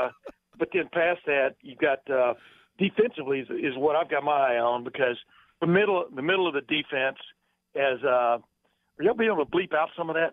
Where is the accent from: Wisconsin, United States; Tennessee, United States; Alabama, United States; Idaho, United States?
Alabama, United States; And you know me, I grew up in Alabama way back when, went to games back in the early 60s, and have kept up with Alabama ever since.